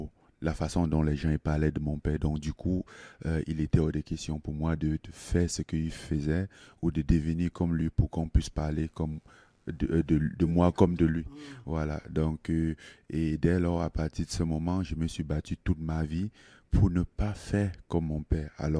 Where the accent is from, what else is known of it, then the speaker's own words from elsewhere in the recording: Cameroon; Je suis né au Cameroun, j'ai grandi au Cameroun.